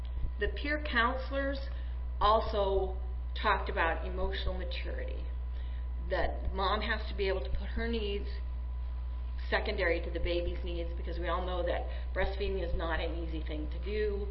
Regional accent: Nebraska, United States; And I'm from Nebraska, and in Nebraska we have 2 physicians that practice breastfeeding medicine.

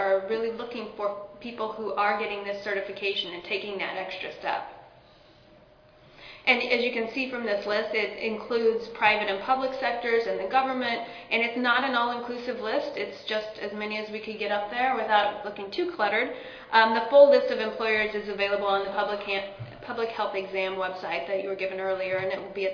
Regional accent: Chicago, Illinois, United States; I'm from Chicago, so there's a lot of opportunity out there, but there's also a lot of competition

